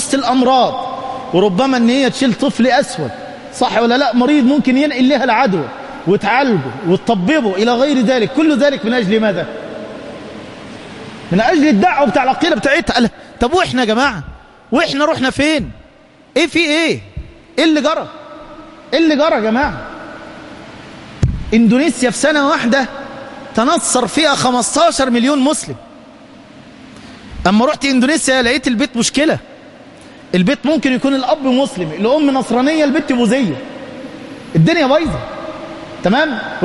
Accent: Egypt; كنت بحسبها عندنا في مصر هنا بنتدلع بس كده

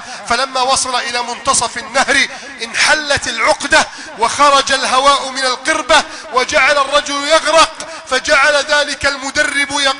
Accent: Egypt; اللهم احفظ بلدنا مصر

